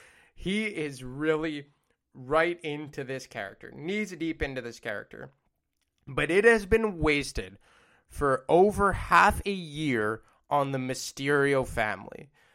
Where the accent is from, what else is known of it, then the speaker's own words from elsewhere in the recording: Montreal, Quebec, Canada; as they're both from my hometown in Montreal, Quebec.